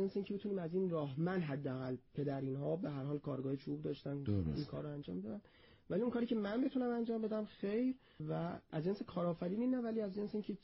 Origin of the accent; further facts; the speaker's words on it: Semnan, Iran; moved away as an adult; now in Tehran, Iran; از سمنان اومدیم تهران و تحصیل رو از اونجا استارت زدیم